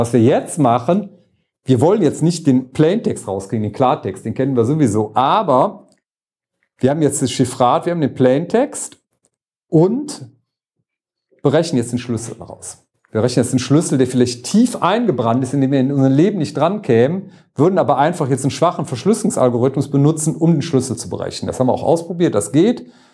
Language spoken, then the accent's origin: German; Cologne, North Rhine-Westphalia, Germany; Und das ist ja als Kölner, macht man das gerne, ne?